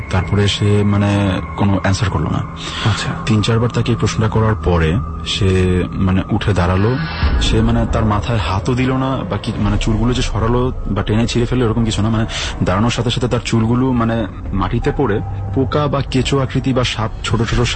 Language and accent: Bangla; Narayanganj, Dhaka Division, Bangladesh; now in United Arab Emirates; নারায়ণগঞ্জে আমাদের গ্রামের বাড়িতে।